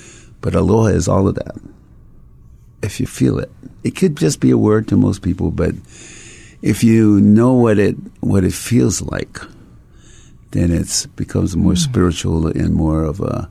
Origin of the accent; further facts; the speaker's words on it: Kapahulu, Hawaii, United States; I grew up in Kapahulu.